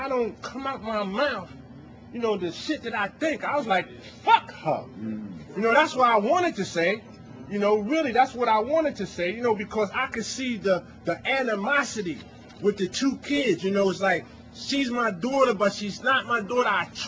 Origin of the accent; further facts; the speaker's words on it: New York City, New York, United States; because I'm from Bed-Stuy, Bushwick area, and I got clean in Manhattan